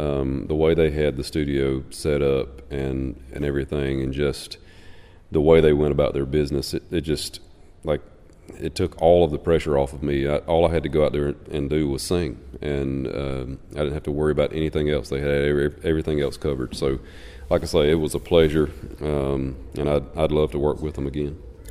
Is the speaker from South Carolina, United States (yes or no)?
yes; Hannah, South Carolina, United States; moved away as an adult; now in Nashville, United States; I'm originally from Hannah, South Carolina, and moved to Nashville in 1998 and just went there to finish school at Belmont University